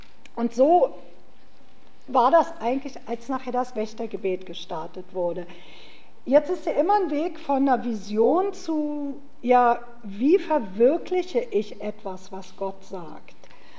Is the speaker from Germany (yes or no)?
yes; Berlin, Germany; ich komme aus Berlin